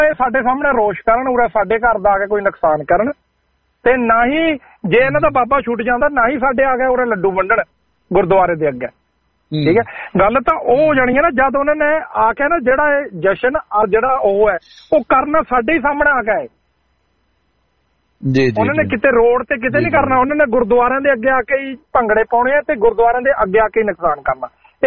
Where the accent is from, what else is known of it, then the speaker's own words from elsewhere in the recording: Yamuna Nagar, Haryana, India; ਮੈਂ ਹਰਿਆਣੇ ਤੋਂ ਬਿਲੋਂਗ ਕਰਦਾ, ਯਮੁਨਾ ਨਗਰ ਡਿਸਟ੍ਰਿਕਟ ਤੋਂ